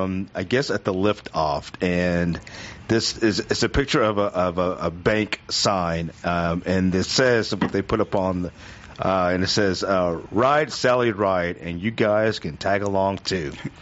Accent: Houston, Texas, United States; Oh, yeah. I remember I grew up in Houston.

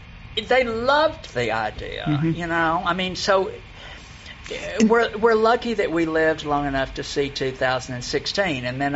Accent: Dallas, Texas, United States; Dallas is my hometown in Texas.

